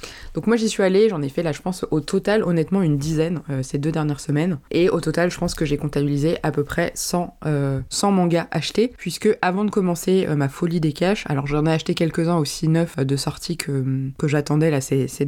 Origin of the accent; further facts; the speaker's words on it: Paris, Île-de-France, France; now in Lille, France; j'habite dans le nord depuis un peu plus de 6 mois maintenant. De base je suis parisienne, mais là j'habite à côté de Lille, enfin dans la banlieue sud de Lille en gros